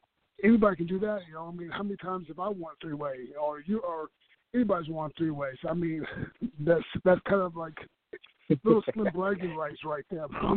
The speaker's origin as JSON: {"language": "English", "town": "Houston", "region": "Texas", "country": "United States", "lives_now": "San Antonio, United States", "said": "No, Houston. Now I live in San Antonio now."}